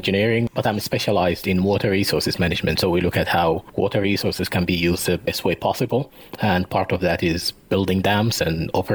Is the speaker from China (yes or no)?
no; Sudan; Yes, I'm originally from Sudan.